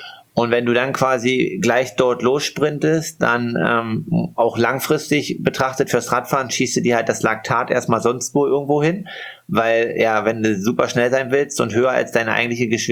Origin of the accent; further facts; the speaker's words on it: Saxony-Anhalt, Germany; der Sportredakteur aus meiner Heimat quasi, der für die lokale Zeitung zuständig ist in der Altmark